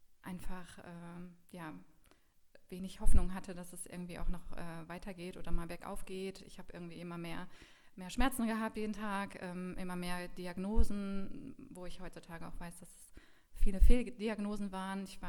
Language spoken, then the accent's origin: German; Weinheim, Baden-Württemberg, Germany; Ich komme aus Weinheim